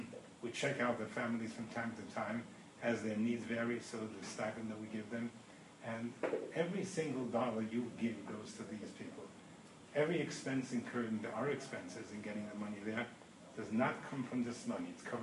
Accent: Cleveland, Ohio, United States; I come from Cleveland.

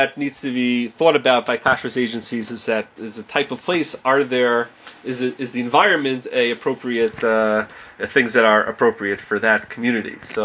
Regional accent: New York City, New York, United States; I still remember, I grew up in Queens, my father is on this call

